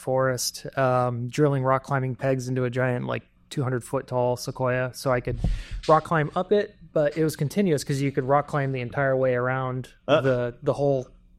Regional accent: Washington, United States; also born or lived in Hawaii; So I was born in Hawaii, and I'm Hawaiian by birth, by blood. And so we moved away from there after probably about 3-4 years, and then went to the Northwest Washington State. And that's where I spent the rest of my childhood.

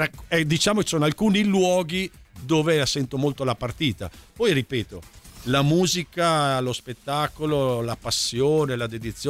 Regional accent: Carpi, Emilia-Romagna, Italy; un altro che sento molto la partita è dalle mie parti, cioè Carpi, Modena, certo

